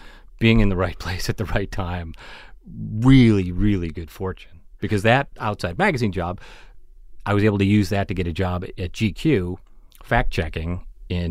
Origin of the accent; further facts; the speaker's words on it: Illinois, United States; I grew up outside Chicago.